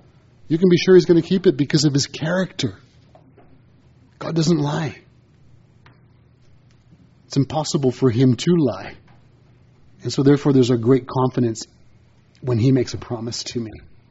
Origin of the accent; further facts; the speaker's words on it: United States; I'm American, they're British, we speak the same language generally.